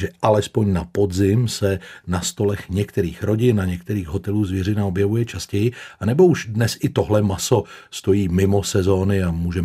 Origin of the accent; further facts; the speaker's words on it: Plzeň, Plzeň Region, Czechia; Jak o tom mluvíte, tak úplně vidím ty scény z mého dětství, jak v Plzni na sídlišti pod okny visel tu bažan, tu zajíc za zadní běhy.